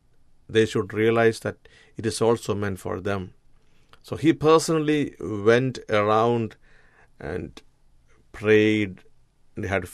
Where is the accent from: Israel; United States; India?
India; I come from India, a land where the Christian percentage is only 2.5 and 1.8% of the Catholic population.